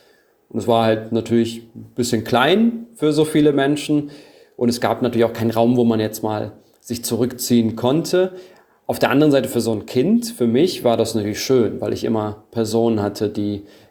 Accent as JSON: {"language": "German", "country": "Germany", "said": "Ich bin Deutscher mit diesen türkischen Wurzeln."}